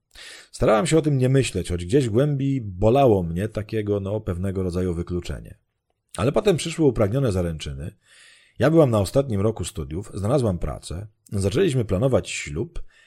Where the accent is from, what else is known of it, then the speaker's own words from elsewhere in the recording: Lesser Poland, Poland; oboje pochodzimy z małej miejscowości w Małopolsce. On tam miał pracę i został, a ja musiałam wyjechać do Krakowa